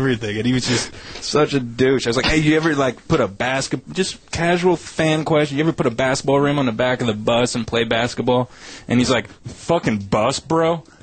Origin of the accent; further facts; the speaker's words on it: Sayreville, New Jersey, United States; Right, he's from my hometown.